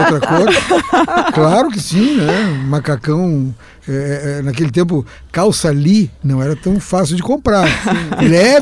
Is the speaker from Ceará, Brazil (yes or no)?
no; Porto Alegre, Rio Grande do Sul, Brazil; Não, eu sou de Porto Alegre, eu gosto do sítio.